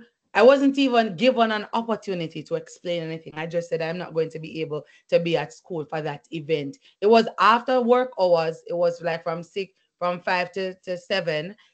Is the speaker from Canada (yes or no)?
no; Jamaica; moved away as an adult; now in United States; I'm a Jamaican and I traveled from Jamaica to teach right here in the States.